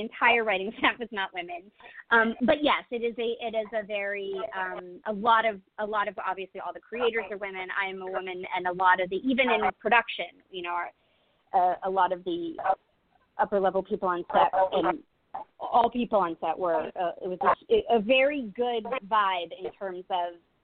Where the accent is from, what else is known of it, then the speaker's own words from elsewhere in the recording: Pennsylvania, United States; I come from Pennsylvania, which I think is sort of the East Coast sister of Oregon